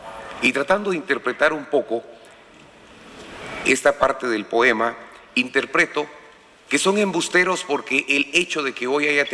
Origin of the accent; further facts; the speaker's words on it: Guatemala; Tenemos un reto grande, como guatemaltecos, que debemos enfrentarlo con honor, sacrificio y esperanza